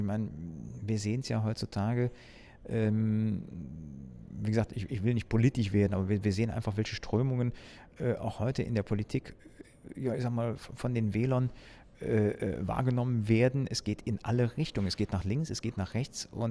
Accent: Germany; Ich bin groß geworden in Deutschland, auch als Deutscher. Ich meine, ich kann ja nicht verleugnen. Meine Mutter ist deutsch, meine Großmutter väterlicherseits ist eben auch deutsch. Das heißt, mein Großvater war Roma.

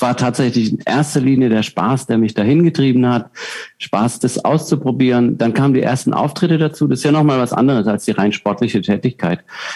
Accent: Southern Germany, Germany; Ich komme aus Süddeutschland ursprünglich

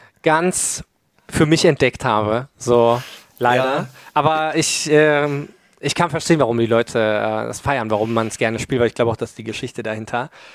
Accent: Germany; first language German; Also ich habe nie das Gefühl, als Deutscher jetzt, ne, Muttersprachler, dass Killjoy dazu aufgesetzt wirkt

